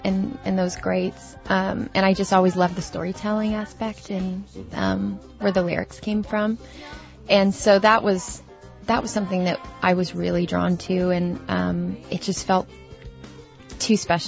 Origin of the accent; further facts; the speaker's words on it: West Coast, United States; and I was raised on the West Coast and had an upbringing of a little bit of country music but a lot of rock and roll.